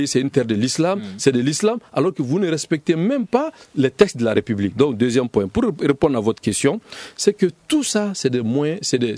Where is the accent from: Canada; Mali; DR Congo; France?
Mali; nous vivons ici à Bamako